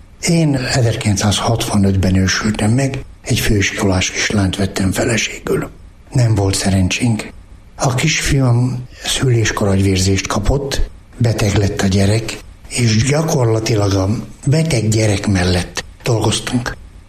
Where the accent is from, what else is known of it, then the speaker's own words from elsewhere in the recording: Abasár, Heves, Hungary; also born or lived in Gyöngyös; De én Abasárinak érzem magam. Ott nőttem föl.